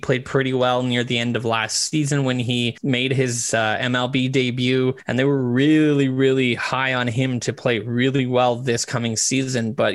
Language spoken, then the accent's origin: English; Winnipeg, Manitoba, Canada; I am a Jets fan growing up near Winnipeg